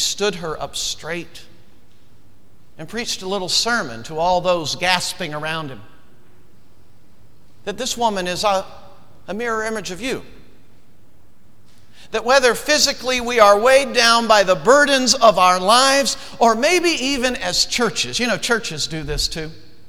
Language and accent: English; the South, United States; I came from the South to become president of Northern Seminary.